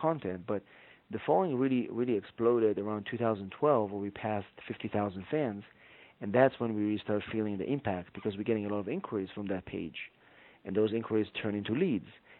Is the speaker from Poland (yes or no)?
no; Israel; moved away as an adult; now in United States; I'm originally from Israel, so I came to the United States to pursue my my LLM